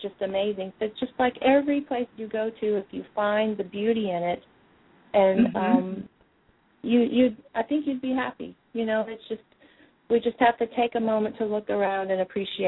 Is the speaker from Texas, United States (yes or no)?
yes; Texas, United States; I am actually a Texan at heart. I was bred there and born there, and I love Texas.